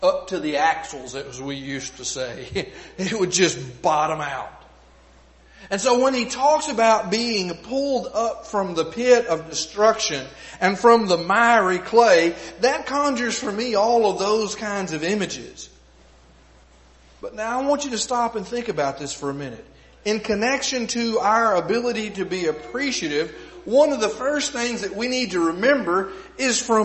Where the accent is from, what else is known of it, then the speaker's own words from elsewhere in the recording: Texas, United States; Where I grew up in East Texas was red clay.